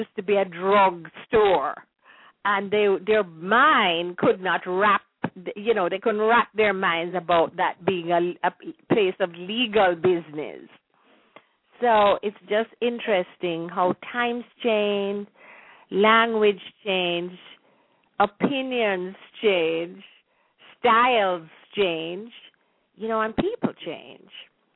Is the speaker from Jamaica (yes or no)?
yes; Jamaica; I feel that as a Jamaican, I understand myself better. I understand my culture better since I'm doing this research.